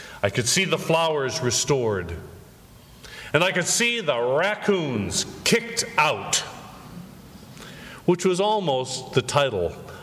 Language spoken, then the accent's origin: English; Frankfort, Michigan, United States; I have referred to a house on Forest Avenue in my hometown of Frankfort, Michigan.